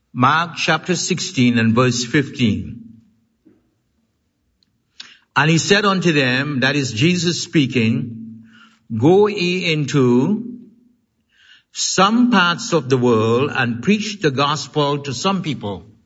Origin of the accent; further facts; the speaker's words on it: Trinidad & Tobago; in my home country in Trinidad in the West Indies